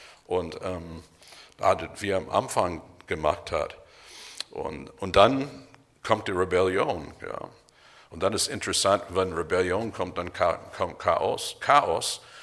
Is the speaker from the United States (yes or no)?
yes; Michigan, United States; als Teenager bin ich aufgewachsen in Bundesstaat Michigan, am Michigansee